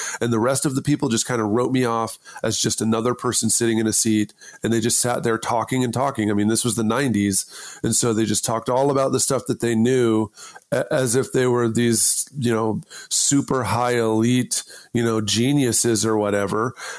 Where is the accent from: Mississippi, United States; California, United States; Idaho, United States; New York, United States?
Idaho, United States; I went to Boise State. I'm from Idaho. My parents went to Boise State. It was the local school